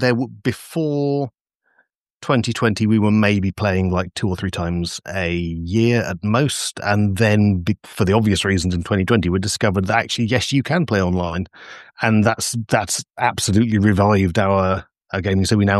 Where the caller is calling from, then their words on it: Leeds, Yorkshire and the Humber, United Kingdom; Probably not that far away. So I'm just outside Leeds.